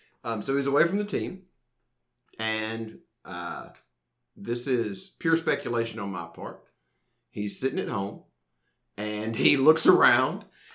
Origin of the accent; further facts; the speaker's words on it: Alabama, United States; I'm from Alabama. It's throw the flag.